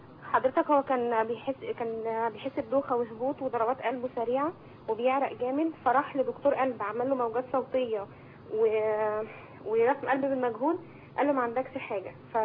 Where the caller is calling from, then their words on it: Helwan, Cairo Governorate, Egypt; من حلوان.